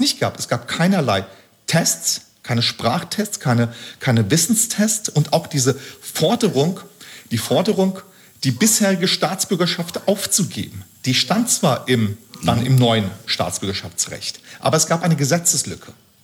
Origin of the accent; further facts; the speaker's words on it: Flörsheim am Main, Hesse, Germany; ich habe dann sofort den deutschen Pass beantragt und habe in Flörsheim am Main, meine Heimatgemeinde, war ich dann der Erste, der nachträglich eingebürgert wurde.